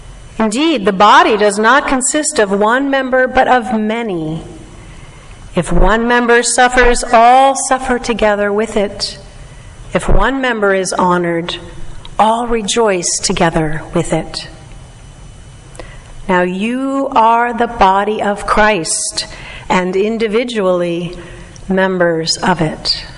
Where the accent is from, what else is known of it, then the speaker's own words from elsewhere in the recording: Vista, California, United States; when I go home to my hometown of Vista, where I grew up